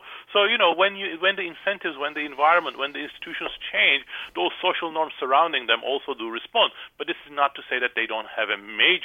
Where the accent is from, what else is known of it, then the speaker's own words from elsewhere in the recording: Turkey; I grew up in Turkey. And I grew up... when Turkey was a dictatorship